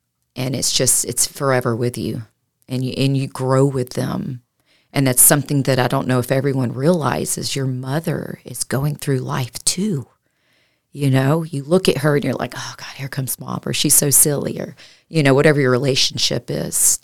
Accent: East Point, Georgia, United States; also born or lived in DeKalb; Well, born and raised in Georgia, young mom from a broken home, but Henry County, East Point, born in DeKalb, and just traveled all over Georgia

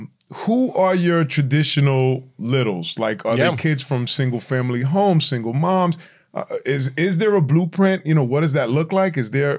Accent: New York City, New York, United States; because I grew up in New York City, to me, I could care less.

